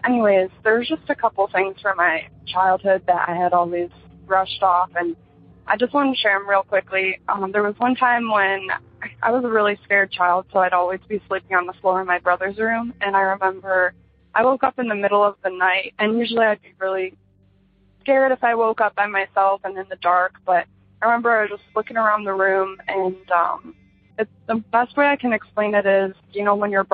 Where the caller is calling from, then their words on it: Michigan, United States; I'm calling from Michigan.